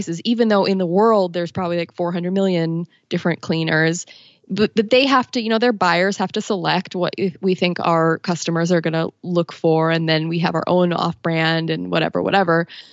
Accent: Minneapolis, Minnesota, United States; because I grew up in Minneapolis.

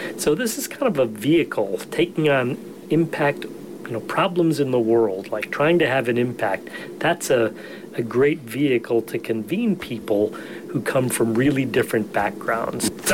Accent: Michigan, United States; So I grew up outside Detroit, and I didn't go directly to college.

